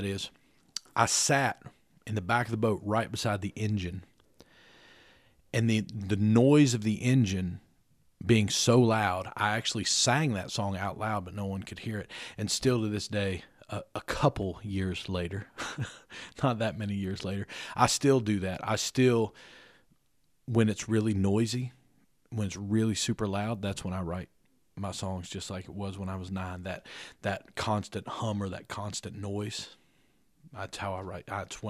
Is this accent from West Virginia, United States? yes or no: yes; Fayetteville, West Virginia, United States; I'm from Fayetteville, West Virginia, a little utopia of West Virginia, and I make up songs for a living.